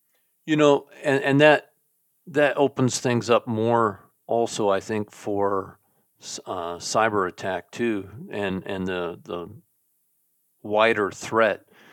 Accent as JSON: {"language": "English", "town": "Portland", "region": "Oregon", "country": "United States", "tie": "born or raised there", "said": "some of you may remember that I'm originally from Oregon, grew up in Portland"}